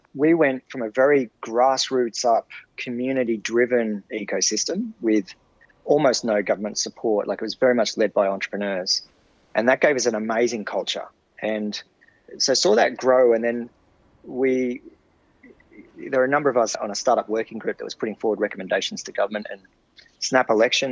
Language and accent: English; Sydney, New South Wales, Australia; I spent most of my life growing up in Sydney